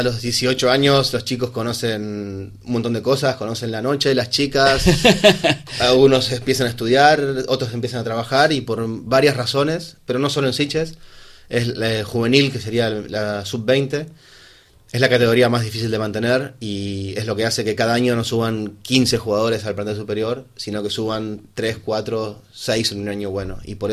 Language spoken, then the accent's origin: Spanish; Argentina; cuando me mudo al pueblo donde vivía yo de pequeño en Argentina